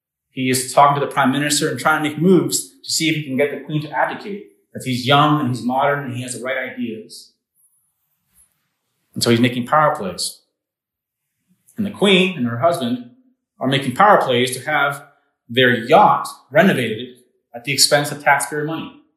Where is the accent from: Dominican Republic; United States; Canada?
Canada; I'm Canadian.